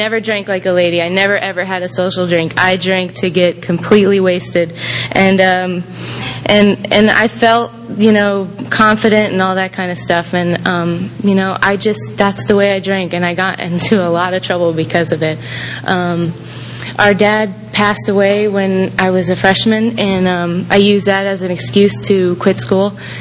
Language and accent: English; St. Petersburg, Florida, United States; I'm from St. Pete. I have an older sister who's here and a twin brother who's here.